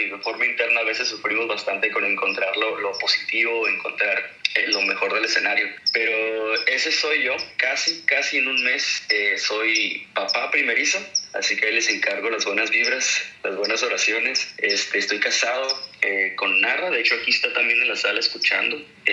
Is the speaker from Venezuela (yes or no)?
no; Ensenada, Baja California, Mexico; soy de Ensenada, Baja California, acá en México. El mejor clima, los mejores mariscos. Tengo 30 años